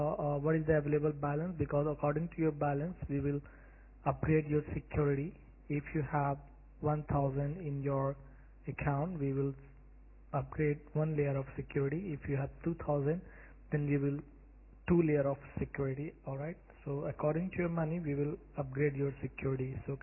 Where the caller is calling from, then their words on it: Melbourne, Victoria, Australia; I'm ringing you from Melbourne, Australia.